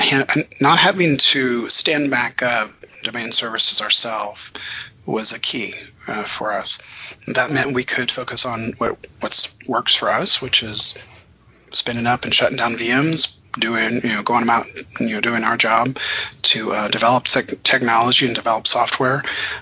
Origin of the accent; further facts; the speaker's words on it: Birmingham, Alabama, United States; I hail from Birmingham, Alabama.